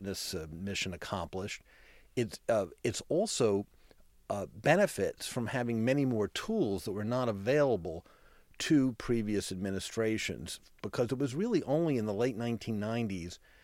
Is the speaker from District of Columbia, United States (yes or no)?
yes; Washington, District of Columbia, United States; And I grew up in Washington, not in a political family, during the Kennedy and Johnson years